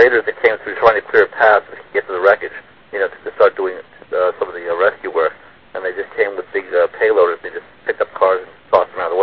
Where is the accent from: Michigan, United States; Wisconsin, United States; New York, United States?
New York, United States; New York City; I lived in New York City, I grew up in New York City, I've been in the towers lots of times